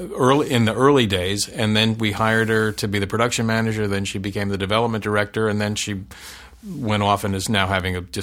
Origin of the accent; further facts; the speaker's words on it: New Jersey, United States; I grew up in Jersey with four brothers and a sister.